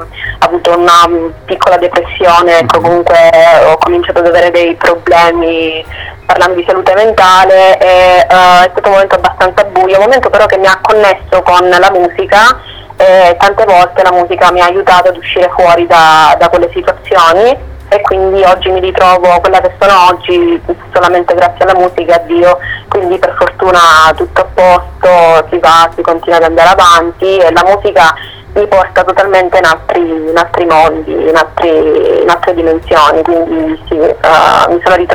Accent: Sicily, Italy; cose comunque antiche che rispecchiano la mia terra, è una parte fondamentale che è giusto che anche i giovani d'oggi sappiano, quindi la storia della Sicilia

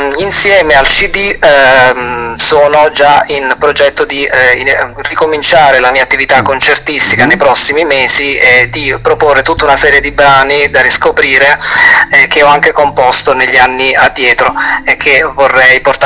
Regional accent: Campania, Italy; alla mia terra di origine, che è la Campania

